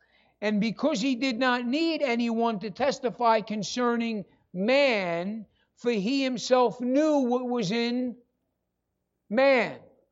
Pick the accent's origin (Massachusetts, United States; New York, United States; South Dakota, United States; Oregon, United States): New York, United States; accent: New York; Now I'll kind of make my New York accent kind of just bring it out a little more.